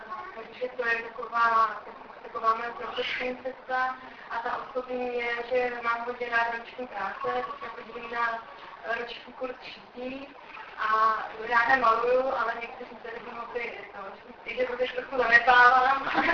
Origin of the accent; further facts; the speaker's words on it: South Moravian Region, Czechia; now in Prague, Czech Republic; já pocházím z Jižní Moravy, už delší čas teda žiju v Praze, protože jsem byla studiem přišla do Prahy